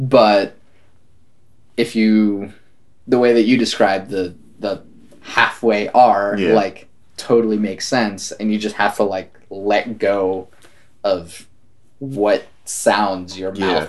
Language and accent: English; Oklahoma, United States; growing up in Oklahoma, I don't really have an accent that I know of.